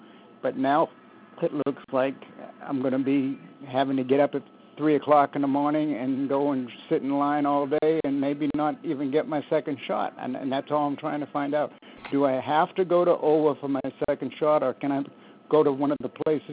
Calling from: Fairhope, Alabama, United States; Ma'am, I'm calling from Fairhope, Alabama. I got my first shot in Daphne

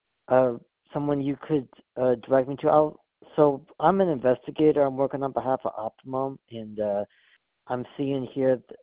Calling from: New Jersey, United States; Yeah, I'm from New Jersey. I was calling in.

